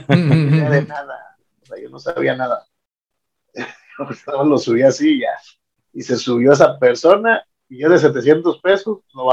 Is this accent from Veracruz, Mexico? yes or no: yes; Veracruz, Mexico; Tengo 36 años, soy originario de Veracruz.